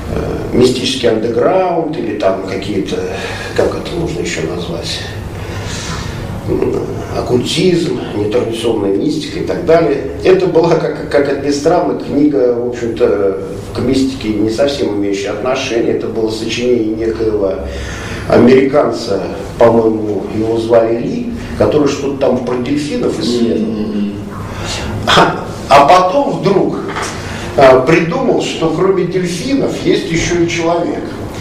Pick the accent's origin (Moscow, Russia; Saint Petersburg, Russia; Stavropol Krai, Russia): Moscow, Russia; Сам я родился неподалеку, родился и вырос на Розгуляе.